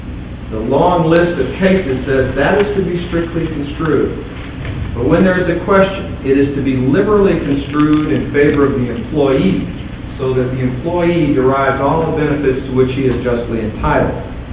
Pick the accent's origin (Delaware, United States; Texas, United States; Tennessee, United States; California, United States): Texas, United States; El Paso; I believe he's from Tyler, and I'm from El Paso, so we're miles apart.